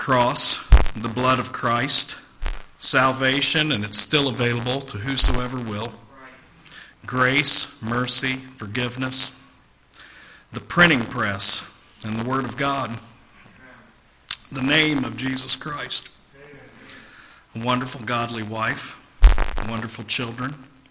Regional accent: United States; that I'm an American and that I do still have freedoms and liberty.

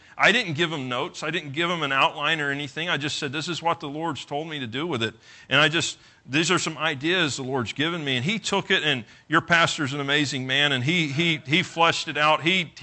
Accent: Florida, United States; I came from Podunkville, Florida.

